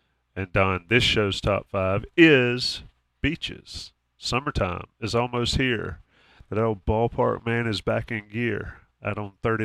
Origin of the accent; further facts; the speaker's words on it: Johnston County, North Carolina, United States; I'm from Johnston County, so I've heard all those jokes.